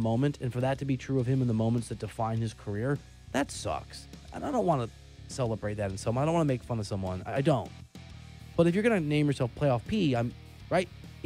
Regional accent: Kansas City, United States; It's not like I came from New York. I came from Kansas City.

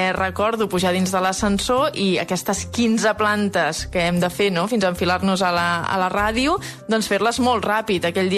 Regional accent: Molins de Rei, Catalonia, Spain; tinc 38 anys, sóc de Molins de Rei, porto 12 anys

